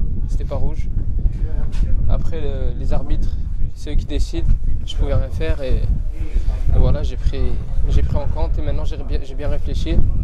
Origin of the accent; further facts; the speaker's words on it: Saint-Tropez, Provence-Alpes-Côte d'Azur, France; born there; je suis né à Saint-Tropez, mais j'habite pas à Saint-Tropez exactement. J'habite. À 10 minutes, un quart d'heure Saint-Tropez.